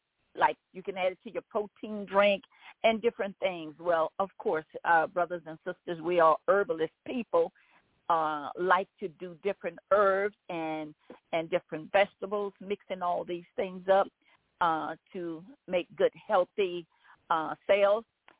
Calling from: Baton Rouge, Louisiana, United States; I'm calling from Baton Rouge, Louisiana.

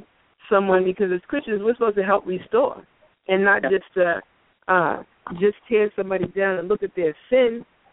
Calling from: Boston, Massachusetts, United States; I'm calling from Boston.

